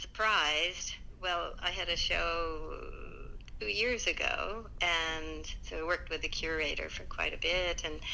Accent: California, United States; And also, I grew up in California, and I used to, as a kid, catch these blue-bellied lizards.

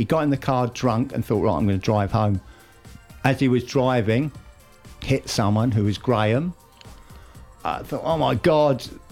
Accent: England, United Kingdom; I can say this because I'm English

